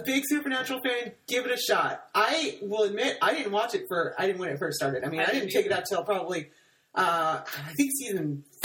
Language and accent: English; San Antonio, Texas, United States; Jared is from San Antonio, from the area I'm from, so I can't even begin to tell you how much that fills me with pride.